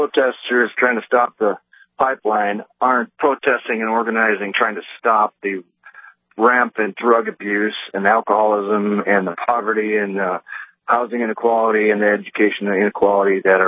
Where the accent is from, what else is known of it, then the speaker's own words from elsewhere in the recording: United States; And I am Native American myself, and it's just a shame that they don't put that much effort into those things that are there.